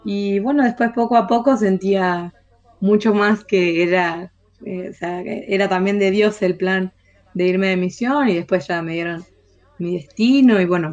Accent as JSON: {"language": "Spanish", "town": "Esperanza", "region": "Santa Fe", "country": "Argentina", "said": "soy de Santa Fe, de la ciudad de Esperanza. Tengo 20 años"}